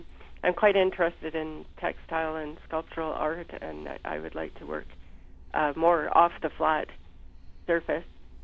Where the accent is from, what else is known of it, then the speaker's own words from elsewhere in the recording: Shanty Bay, Ontario, Canada; I grew up in Shanty Bay on Lake Simcoe, near where the Black settlement is in Oro Township.